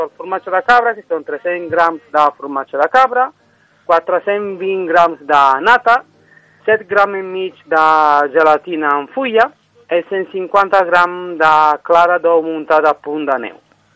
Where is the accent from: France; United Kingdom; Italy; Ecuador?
Italy; Naples, Campania; Catalan is a second language; now in La Roca del Vallès, Spain; soc de Nàpols, exactament.